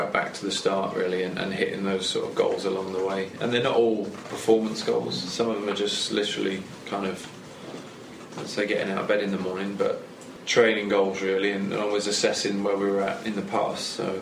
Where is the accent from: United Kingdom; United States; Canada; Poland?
United Kingdom; and that as a British